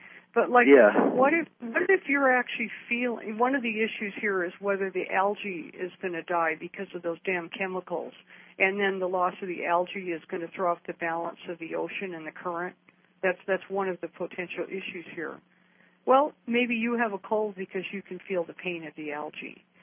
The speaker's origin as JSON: {"language": "English", "country": "Canada", "said": "I live in Vancouver. I'm actually Canadian."}